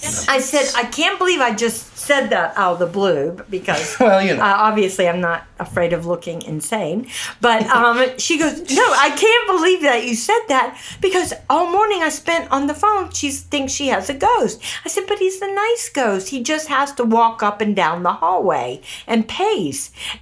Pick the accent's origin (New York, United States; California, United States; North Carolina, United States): North Carolina, United States; Durham; I said, "Oh, I grew up in Durham. Where in Durham does she live?"